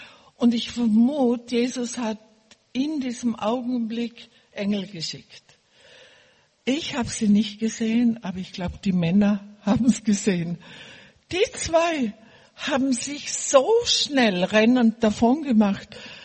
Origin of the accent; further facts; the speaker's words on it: Bregenz, Vorarlberg, Austria; born there; Ich war in Bregenz, also ich bin in Bregenz geboren am Bodensee